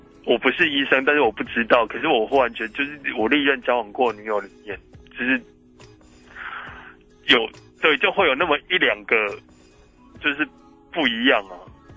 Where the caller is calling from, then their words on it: Yilan County, Taiwan; 我是宜兰的那个自耕农。